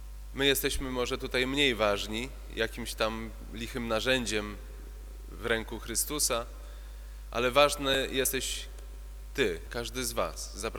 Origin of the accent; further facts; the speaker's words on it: Koszalin, West Pomeranian Voivodeship, Poland; Jesteśmy stąd, czyli z Koszalina.